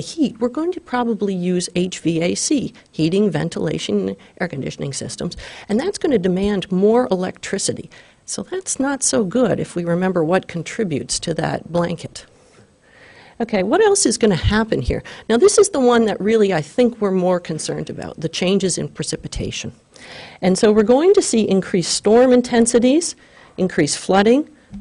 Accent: Canada; Now, as a Canadian, I'm a little bit excited about that.

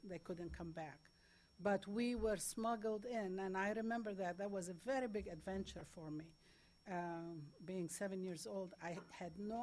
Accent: Haifa, Haifa District, Israel; English is a second language; I was born in 1941 in Haifa, Palestine, and so I was 7 years old when the Nakba occurred.

